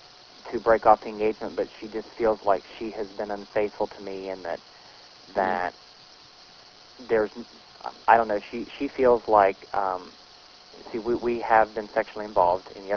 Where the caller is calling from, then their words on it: Ohio, United States; I'm calling from Ohio.